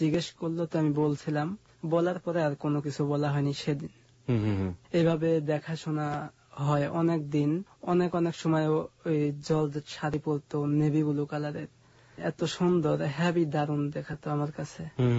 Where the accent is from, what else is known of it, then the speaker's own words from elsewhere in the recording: Pabna, Rajshahi Division, Bangladesh; born there; হ্যাঁ, আমার জন্মস্থান পাবনাতে।